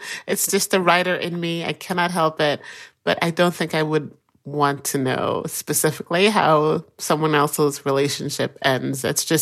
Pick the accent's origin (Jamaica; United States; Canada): Jamaica; David is Korean-American, I'm Jamaican